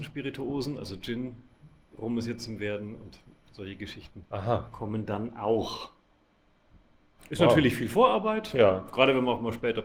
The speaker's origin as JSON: {"language": "German", "region": "Bavaria", "country": "Germany", "tie": "born there", "said": "Ich bin gebürtiger Frank"}